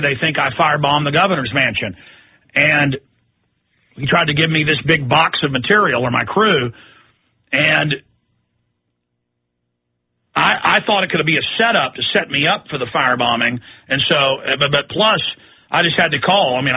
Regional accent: Dallas, Texas, United States; also born or lived in Austin; growing up in Dallas, Texas, and then Austin. I went to high school part of the time in a suburb of Dallas and then here in Austin.

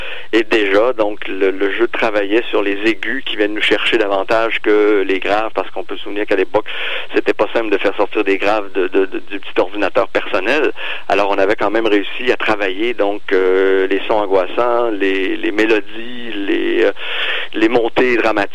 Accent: France; on est français et on est capable de nous donner à les lauriers à qui ils reviennent

